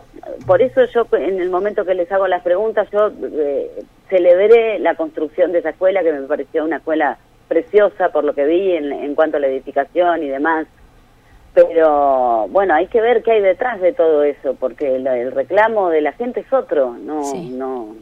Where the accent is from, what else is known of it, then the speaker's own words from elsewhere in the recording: Mar del Plata, Buenos Aires Province, Argentina; moved away as an adult; now in Buenos Aires, Argentina; yo soy de Mar del Plata, yo soy marplatense, y en realidad en Buenos Aires hace un año que estoy, antes trabajé en Mar del Plata.